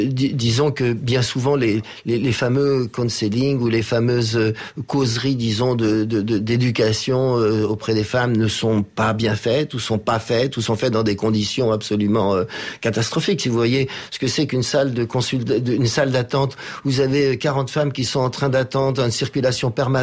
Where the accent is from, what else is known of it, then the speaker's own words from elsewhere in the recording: Niger; donc par exemple chez nous au Niger, on n'a pas de structure qui récupère vraiment ces perdus de vue.